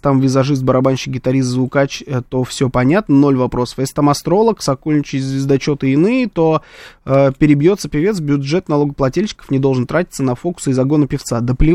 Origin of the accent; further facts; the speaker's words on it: Sochi, Krasnodar Krai, Russia; Я один раз бесплатно выступлю в родном Сочи, например, на Дне города, потому что это мой родной город.